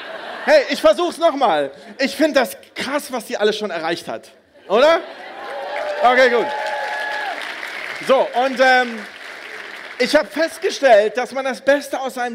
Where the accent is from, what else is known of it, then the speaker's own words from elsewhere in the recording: Düsseldorf, North Rhine-Westphalia, Germany; ich komme aus Düsseldorf